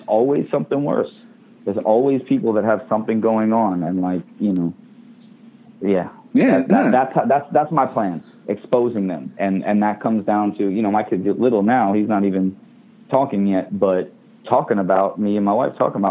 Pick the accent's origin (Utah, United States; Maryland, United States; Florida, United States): Maryland, United States; I grew up in the suburbs. I grew up in Maryland, outside of D.C., in, you know, a nice, what seems like a nice affluent neighborhood, but it certainly wasn't an all-white neighborhood, right?